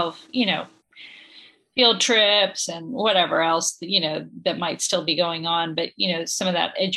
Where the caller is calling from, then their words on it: Atlanta, Georgia, United States; Oh, I'm in Atlanta, Georgia, and there are quite a few Million Cups events that are still online.